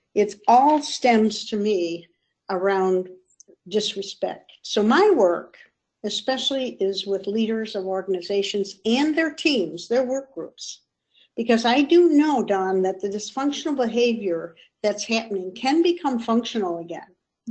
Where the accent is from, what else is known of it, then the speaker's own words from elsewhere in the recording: New York, United States; I just would like to kind of share that I grew up in Western New York within the shadow of some of the greats like Susan B. Anthony and Katie Elizabeth Stanton.